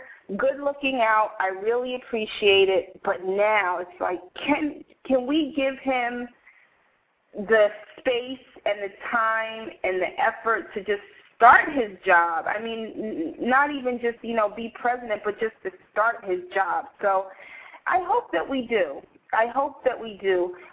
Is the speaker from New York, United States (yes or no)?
yes; New York, United States; or flavors, because you know I'm from New York, flavors.